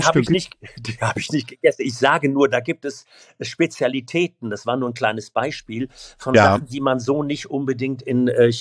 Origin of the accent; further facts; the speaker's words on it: Rhineland, Germany; now in Hamburg, Germany; ich bin wahnsinnig gerne hier in Hamburg, tatsächlich. Also ich bin im Rheinland groß geworden